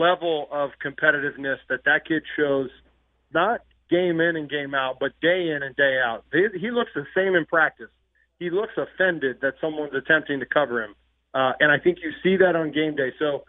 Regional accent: Cincinnati, Ohio, United States; Sorry, I'm from Cincinnati.

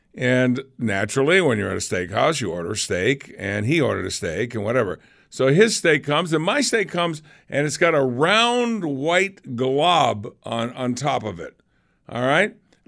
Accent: New England, United States; I said, hey, I'm from New England. I know what a scallop looks like.

